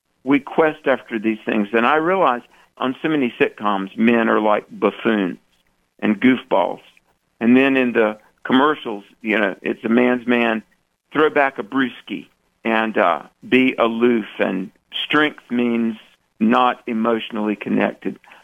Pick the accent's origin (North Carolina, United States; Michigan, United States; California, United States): North Carolina, United States; You know, just hours ago, I landed in North Carolina, my home state.